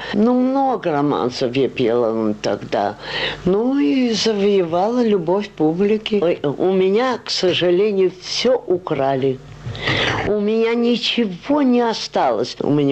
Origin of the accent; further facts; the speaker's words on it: Rostov-on-Don, Rostov Oblast, Russia; now in Moscow, Russia; я ростовчанка, а в Москву я приехала в 19-м году. Я в Петербург поехала раньше, а потом я в Москву переехала, здесь сестра жила.